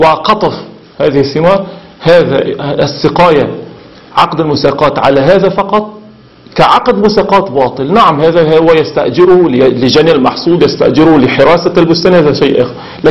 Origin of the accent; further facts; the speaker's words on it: Syria; وبعضهم نحن في شمال سوريا يقول الجبس